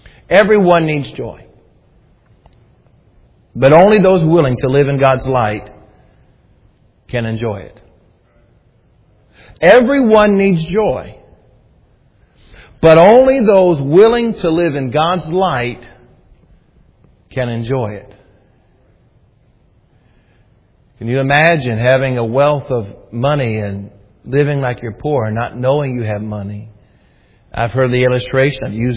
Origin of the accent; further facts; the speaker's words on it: the South, United States; because I'm from the South